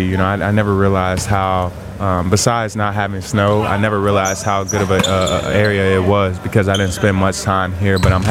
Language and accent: English; Gary, Indiana, United States; But, you know, growing up in Gary, you know, he started a camp where he would do every year for kids for free.